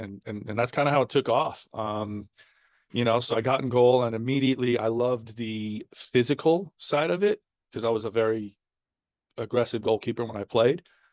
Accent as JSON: {"language": "English", "town": "Las Vegas", "region": "Nevada", "country": "United States", "tie": "born or raised there", "said": "So I grew up in Vegas."}